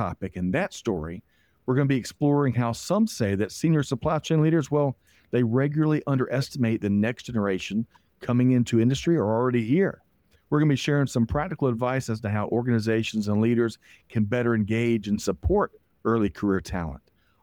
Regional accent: South Carolina, United States; I've lived here for over 20 years, and then I grew up in the South Carolina heat.

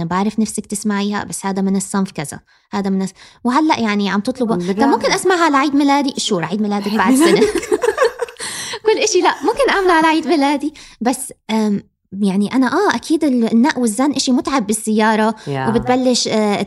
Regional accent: Palestine; في نحن مثلا من فلسطين ففي إيفنت فلسطيني

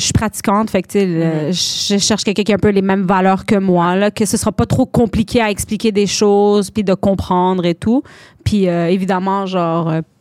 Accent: Longueuil, Quebec, Canada; Longueuil.

